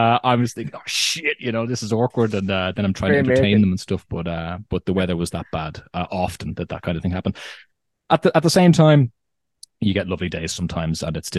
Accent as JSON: {"language": "English", "country": "Ireland", "said": "when I say I'm from Ireland"}